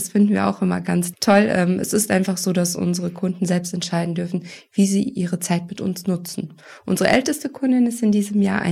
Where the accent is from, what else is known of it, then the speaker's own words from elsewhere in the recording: Bünde, North Rhine-Westphalia, Germany; Ich komme aus Bünde, lebe da mit meiner Familie.